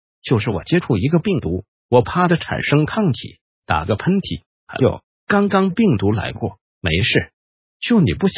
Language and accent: Chinese; Taiwan; 我们台湾人公婆疼孙子，就是粉光参味大的孩子多，所以看得到多。因为我们台湾都说粉光参好